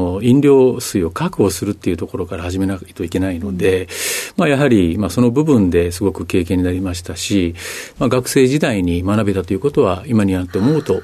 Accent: Osaka, Japan; 出身は大阪ですね。

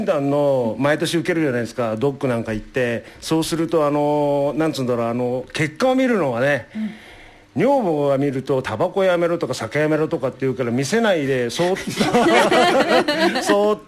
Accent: Gunma, Japan; 会って一番最初に群馬から来た

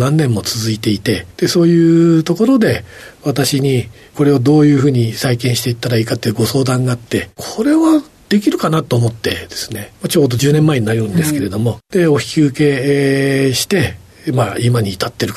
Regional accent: Tozawa, Yamagata, Japan; born there; 山形県でございまして、北の方にある戸沢村というところで生まれました。

